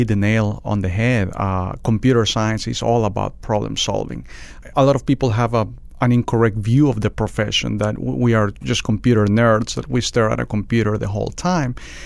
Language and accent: English; San Salvador, El Salvador; growing up in San Salvador, soccer is the main sport.